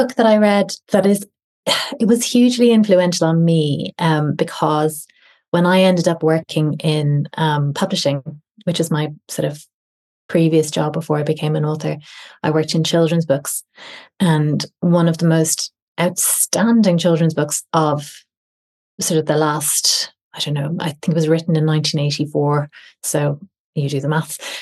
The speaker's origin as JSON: {"language": "English", "town": "Castleknock", "region": "Leinster", "country": "Ireland", "tie": "born or raised there", "said": "So I grew up in Castleknock in Dublin, which, on the edge of the Phoenix Park. And I went to school in Mount Sackville, which is also, it's sort of a little bit further around on the park wall, but in Chapel Izzard."}